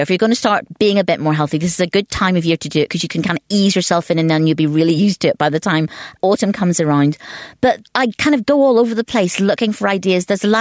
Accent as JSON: {"language": "English", "region": "Northern Ireland", "country": "United Kingdom", "tie": "born or raised there", "moved": "as an adult", "lives_now": "London, United Kingdom", "said": "I'm from Northern Ireland. And as I grew up in Ireland, we had nothing exotic whatsoever."}